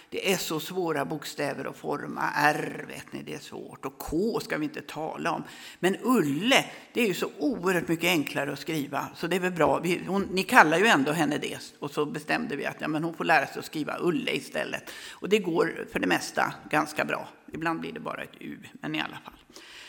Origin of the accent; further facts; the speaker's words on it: Luleå, Norrbotten County, Sweden; born there; i Luleå där jag är född.